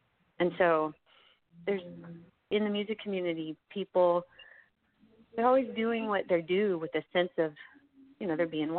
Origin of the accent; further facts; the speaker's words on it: Houston, Texas, United States; now in Austin, United States; Because, you know, I grew up in Houston, and I love being in the Austin music community.